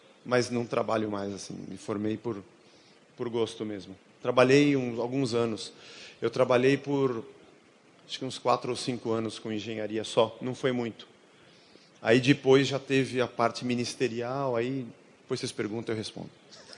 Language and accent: Portuguese; São Paulo, Brazil; menino pobre, vindo do Nordeste, barriga d'água, joelho bola, cabeça grande, magro, nasci no Ipiranga. Meu pai é filho de italianos, imigrantes, minha mãe filha de mineiros